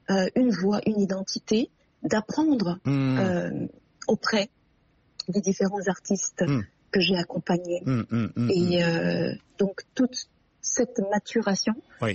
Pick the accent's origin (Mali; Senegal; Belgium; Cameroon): Cameroon; moved away as an adult; now in France; Je suis née au Cameroun, j'ai grandi, j'ai fait mon école primaire, secondaire, l'université, et je suis venue en France pour poursuivre mes études après mon baccalauréat. Je suis en France depuis 2003.